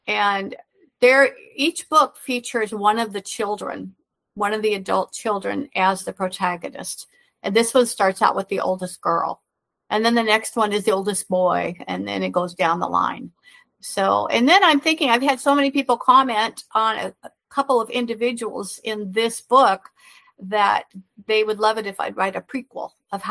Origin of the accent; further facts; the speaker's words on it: Midwest, United States; I grew up in the Midwest. I did not know that West Virginia was part of Virginia until halfway through the war.